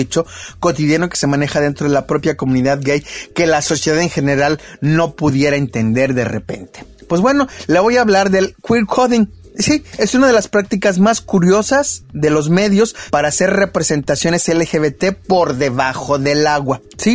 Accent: Mexico; Así somos los mexicanos.

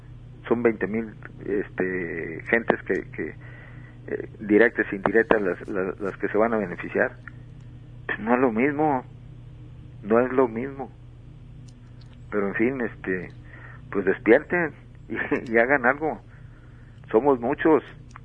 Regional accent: Mexico; el alimento básico de nosotros como pueblo mexicano es el maíz.

